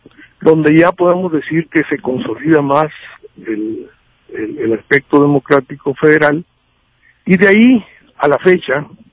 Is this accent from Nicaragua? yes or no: no; Mexico; A eso le apuesto yo como mexicano